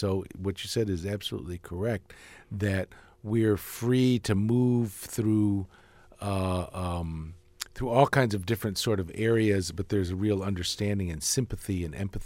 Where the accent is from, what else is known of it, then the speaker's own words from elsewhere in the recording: Chicago, Illinois, United States; I'm from Chicago originally.